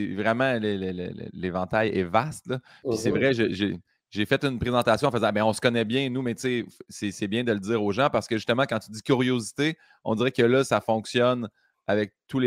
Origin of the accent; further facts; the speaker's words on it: Saint-Hyacinthe, Quebec, Canada; now in Montreal, Canada; quand je suis parti de Saint-Hyacinthe, j'avais une connaissance tu sais, de chez nous, puis sans dire ah, c'est les régions, puis tout ça, j'étais en banlieue de Saint-Hyacinthe, je n'ai pas grandi sur une ferme